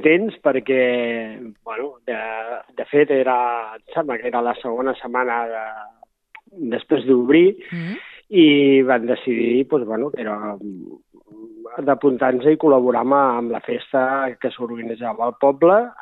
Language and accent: Catalan; Berga, Catalonia, Spain; ara soc de castellà, porto 6 anys, on considero que ja soc de castellà, jo he viscut tota la vida a Berga, però soc de poble i ara m'he trobat molt ben acollit en aquest poble